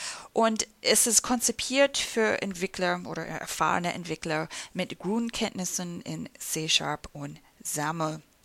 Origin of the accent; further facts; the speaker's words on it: United States; German is a second language; now in Germany; Ich bin Amerikanerin und arbeite seit 2007 bei Microsoft Deutschland.